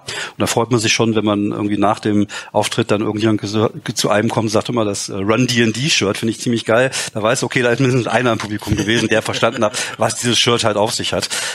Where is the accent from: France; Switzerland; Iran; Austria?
France; also born or lived in Germany; dass ich halt als Deutscher in Frankreich aufgewachsen bin auch, weil ich bin Halbfranzose. Und meine Mutter, als sie sich von meinem Vater getrennt hat, ist sehr viel nach Frankreich gezogen. Ich war 8 Jahre alt